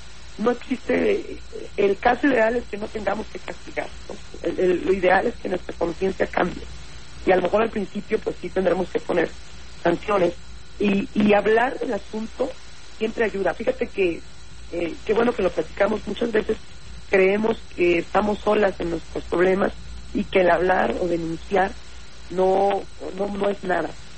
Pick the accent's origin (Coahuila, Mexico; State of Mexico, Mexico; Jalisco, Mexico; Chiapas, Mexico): Chiapas, Mexico; yo soy del estado de Chiapas.